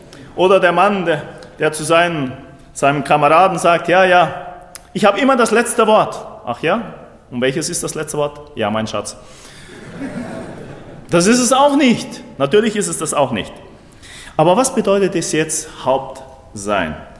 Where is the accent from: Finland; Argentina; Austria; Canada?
Argentina